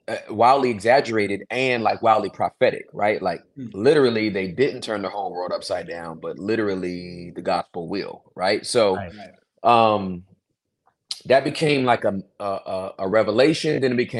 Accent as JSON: {"language": "English", "town": "Inglewood", "region": "California", "country": "United States", "tie": "born or raised there", "lives_now": "Texas, United States", "said": "But I'm originally from Cali, born and raised, Inglewood. But I've been out in Texas since 97."}